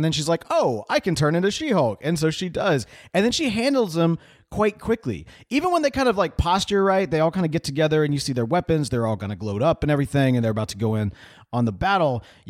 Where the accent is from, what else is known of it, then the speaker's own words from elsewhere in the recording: Houston, Texas, United States; And I know I shouldn't say this because I'm like from Houston